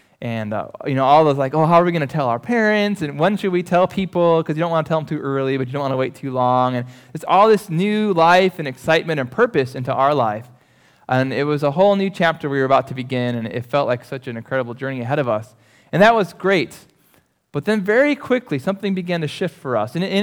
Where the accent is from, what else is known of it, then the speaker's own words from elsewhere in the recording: Michigan, United States; moved away as an adult; But I grew up in Michigan, loved Michigan, went to school there, came down here, and it was just an awesome experience.